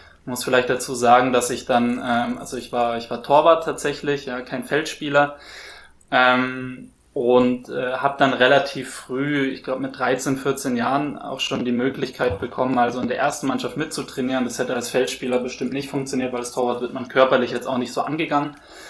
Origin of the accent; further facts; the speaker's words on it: Hamburg, Germany; born there; ich bin in Hamburg geboren ursprünglich, ich bin ein großer HSV-Fan